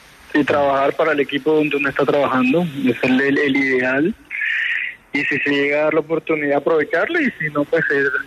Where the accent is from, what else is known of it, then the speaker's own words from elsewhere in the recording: Barranquilla, Atlántico, Colombia; Yo soy barranquillero.